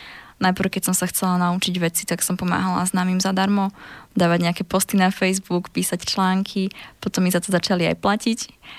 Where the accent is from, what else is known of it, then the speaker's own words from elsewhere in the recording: Prešov, Prešov Region, Slovakia; Ja som pôvodne z Prešova.